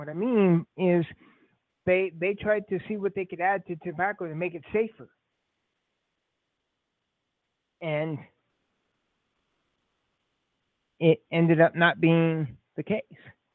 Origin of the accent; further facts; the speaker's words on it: California, United States; Because I'm from California, well, it's not really.